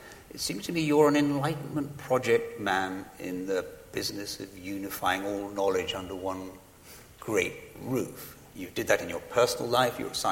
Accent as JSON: {"language": "English", "region": "England", "country": "United Kingdom", "said": "Well, I'm English, you're American."}